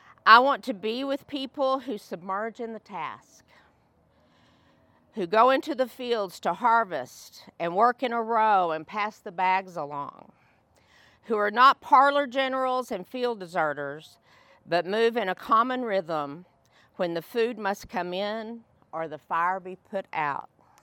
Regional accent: England, United Kingdom; Now, I'm an English person.

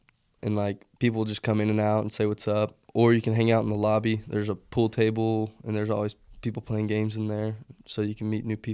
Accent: New Home, Texas, United States; I grew up in New Home, Texas. It's a small town, like 15 minutes south of Lubbock.

